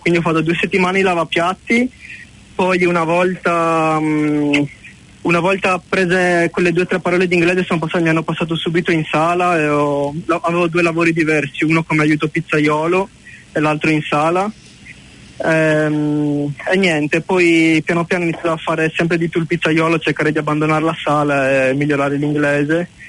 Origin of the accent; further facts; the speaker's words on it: Sardinia, Italy; io sono sardo